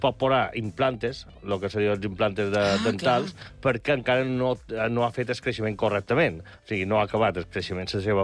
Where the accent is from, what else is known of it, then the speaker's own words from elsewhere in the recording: Inca, Balearic Islands, Spain; born there; Jo soc nascut a Inca i sempre n'hi ha hagut.